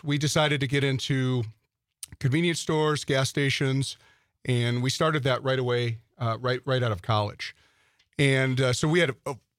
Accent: Ashwaubenon, Wisconsin, United States; born or raised there

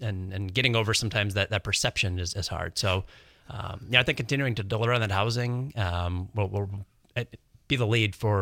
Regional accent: Appleton, Wisconsin, United States; You know, as a child, I grew up in Appleton, and so I paid a visit to the mall as a child.

